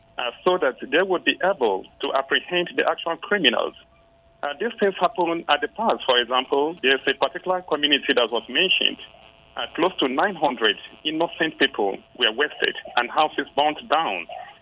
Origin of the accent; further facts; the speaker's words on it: Nigeria; we Nigerians totally and outrightly condemn the killings